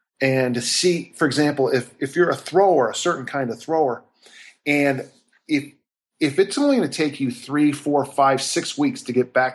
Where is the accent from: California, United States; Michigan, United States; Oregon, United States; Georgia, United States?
California, United States; And then I grew up in California, so we have our own version of huge games.